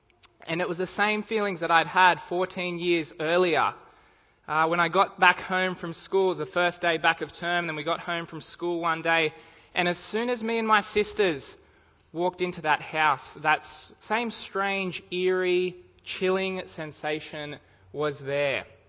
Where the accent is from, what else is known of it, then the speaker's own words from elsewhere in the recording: Campbelltown, New South Wales, Australia; We grew up in Campbelltown, so that had happened a lot back there